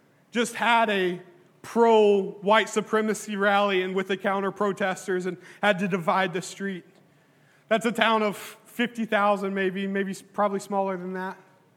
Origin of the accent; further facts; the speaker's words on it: Wartrace, Tennessee, United States; the proper English language that I can't even speak myself because I'm from Wartrace, Tennessee. We got our own pigeon, guys.